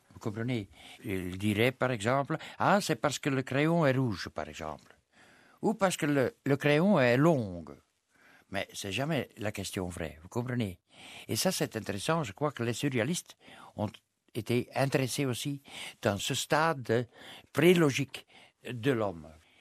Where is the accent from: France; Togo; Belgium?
Belgium; Flanders; En tant que flamand